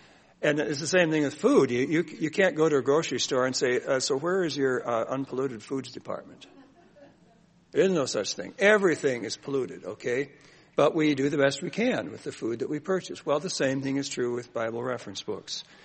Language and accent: English; Scotland, United Kingdom; I'm Scottish, so anything is free, I'm interested immediately.